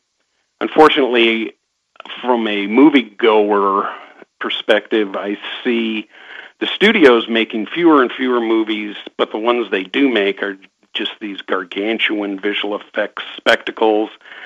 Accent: Santa Monica, California, United States; So growing up in Santa Monica, I was exposed to this crazy business of visual effects, and it looked interesting.

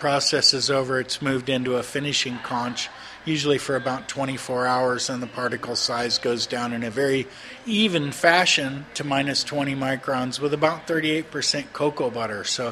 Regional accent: United States; and I'm an American, so don't get me wrong on

